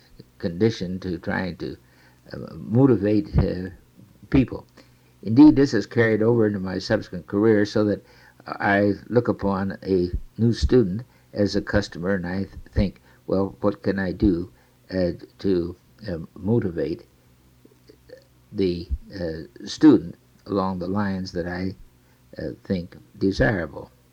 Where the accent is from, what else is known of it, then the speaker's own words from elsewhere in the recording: Geneseo, Illinois, United States; I was born in Geneseo, Illinois, on July the 4th, 1910. My childhood was spent in Geneseo, Illinois, where indeed my great-great-grandfather is buried